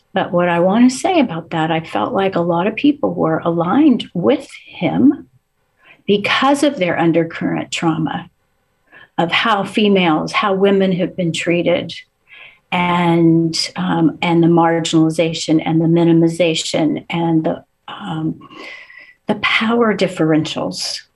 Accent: the South, United States; I grew up in the South and a nice Jewish girl from the South.

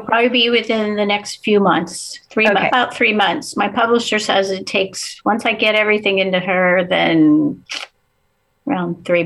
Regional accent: the South, United States; I grew up in the South and a nice Jewish girl from the South.

